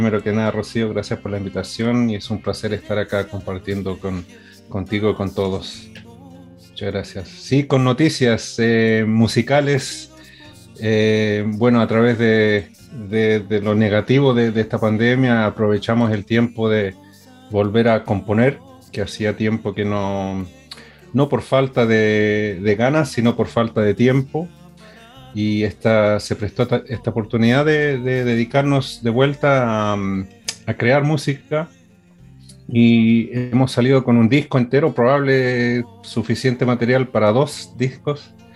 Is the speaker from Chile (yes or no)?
yes; Chile; also born or lived in Australia; me siento chileno tanto como ser australiano, y a veces ninguno, pero siempre los dos.